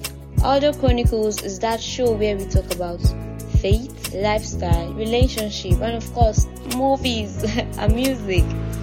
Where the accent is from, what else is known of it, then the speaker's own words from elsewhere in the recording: Nigeria; first language Yoruba; English is a second language; So this episode, we're talking about mother tongue, and as you've heard, my mother tongue is Yoruba.